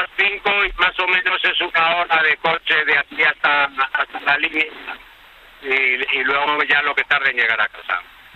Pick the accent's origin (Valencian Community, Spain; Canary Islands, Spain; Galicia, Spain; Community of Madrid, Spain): Community of Madrid, Spain; Madrid; also born or lived in Bilbao; now in Los Angeles, United States; No, yo soy nacido en Bilbao y criado en Madrid.